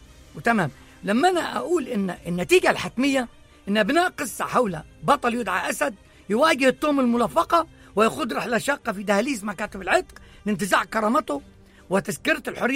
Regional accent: Egypt; فكان كل الاسماء دي موجودة عندنا في مصر

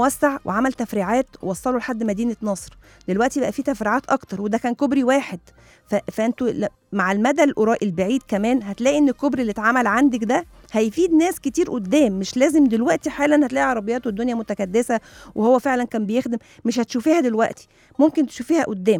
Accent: Egypt; انت عارفه طبعا احنا الشعب بتاعنا لذيذ او احنا كشعب مصري لذيذ وبنحب نهزر

